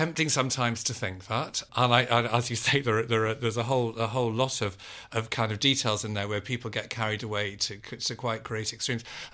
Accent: Liverpool, North West England, United Kingdom; I was brought up Catholic in Liverpool, which is a very Catholic place.

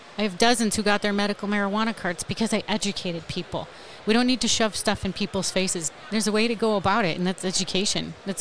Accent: Buffalo, New York, United States; I grew up in Buffalo. My high school sweetheart and I, the year after I graduated, 1989, 1990, drove from Buffalo to Weed, California

